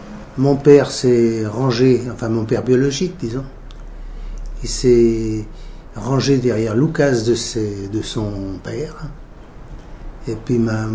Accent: Lyon, Auvergne-Rhône-Alpes, France; Je suis lyonnais. Je suis même du 7e arrondissement. Je suis né à Gerland

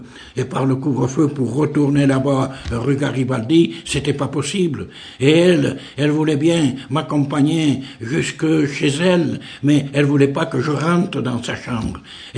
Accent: Occitanie, France; accent: Lot; C'est des gens qui étaient très chaleureux, qui riaient un peu de mon accent du Lot.

